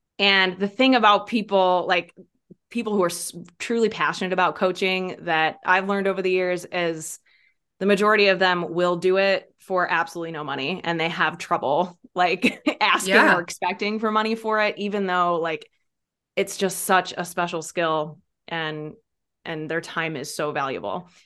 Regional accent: Peoria, Illinois, United States; And Peoria is actually my hometown in central Illinois. So I grew up just outside of Peoria.

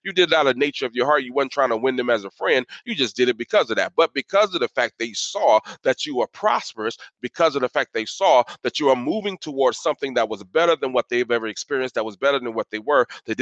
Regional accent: Tampa, Florida, United States; I was born and raised in Tampa. I've seen the old Tampa Bay Buccaneers.

